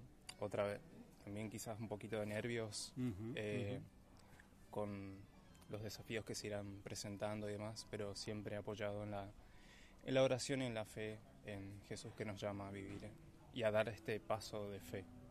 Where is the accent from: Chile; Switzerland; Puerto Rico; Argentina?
Argentina; San Ignacio, Misiones; now in Posadas, Argentina; Yo soy oriundo de San Ignacio, sin embargo vivo acá en Posadas hace unos años, y soy de la parroquia Inmaculada Concepción de María, del barrio de Villa Urquiza.